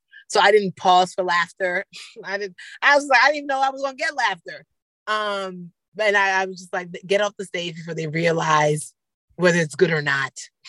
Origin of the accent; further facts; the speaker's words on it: Nigeria; I can observe it from being a Nigerian